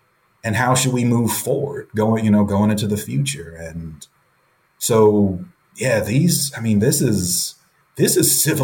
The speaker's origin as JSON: {"language": "English", "region": "the South", "country": "United States", "said": "because this Florida is a former Jim Crow state, and I'm from the South too, though."}